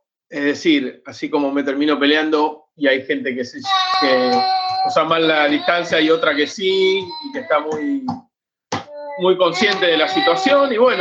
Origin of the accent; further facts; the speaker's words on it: Buenos Aires, Argentina; de Parque Patricios. Mi barrio ha cambiado mucho durante la cuarentena.